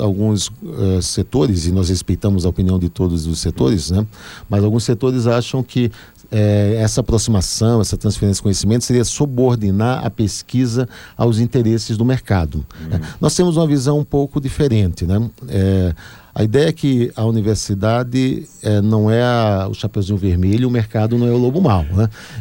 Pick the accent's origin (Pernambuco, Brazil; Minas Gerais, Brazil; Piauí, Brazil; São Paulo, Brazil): Pernambuco, Brazil; Recife; Eu sou recifense, sou pernambucano.